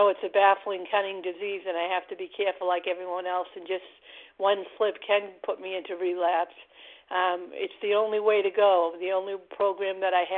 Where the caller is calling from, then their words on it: Massachusetts, United States; from Massachusetts.